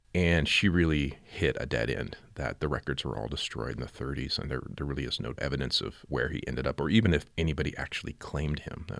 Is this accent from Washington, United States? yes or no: yes; Seattle, Washington, United States; You know, everyone in Seattle, growing up in Seattle, you have an institutional memory of the 62 World's Fair.